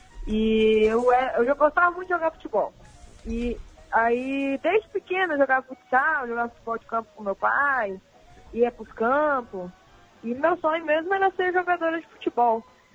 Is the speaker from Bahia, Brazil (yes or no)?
no; Paraná, Brazil; Eu sou do Paraná. É porque a família da minha mulher tá aqui em casa, eles são mineiros.